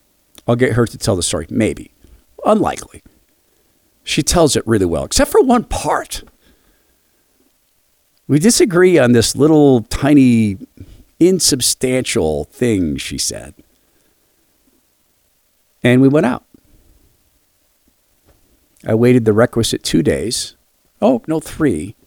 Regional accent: United States; I grew up in Washington.

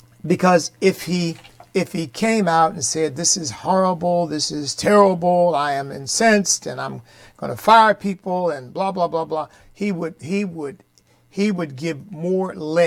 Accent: Pennsylvania, United States; I grew up in Pennsylvania, by the way. There's always a strong Puerto Rican community there, at least from the time I was growing up there.

